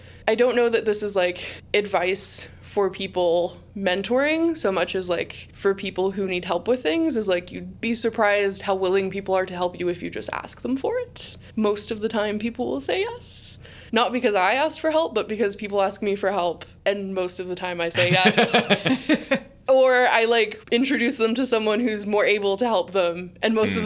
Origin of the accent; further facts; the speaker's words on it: Houston, Texas, United States; now in Portland, United States; I'm originally from Houston